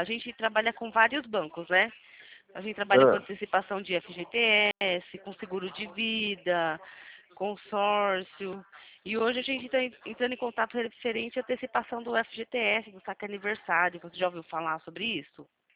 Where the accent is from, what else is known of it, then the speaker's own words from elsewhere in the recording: Atibaia, São Paulo, Brazil; Eu sou aqui de Atibaia, São Paulo